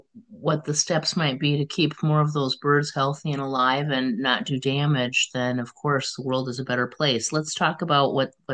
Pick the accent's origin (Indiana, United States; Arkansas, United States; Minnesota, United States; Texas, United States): Minnesota, United States; I am not too young to remember those times. I grew up in Minnesota, and of course, they have a resource of some, ospreys, some bald eagles.